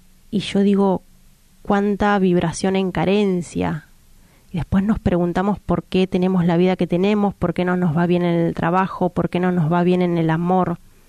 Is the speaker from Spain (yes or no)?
no; Moreno, Buenos Aires Province, Argentina; yo soy de Moreno, provincia de Buenos Aires, para los que conocen Argentina.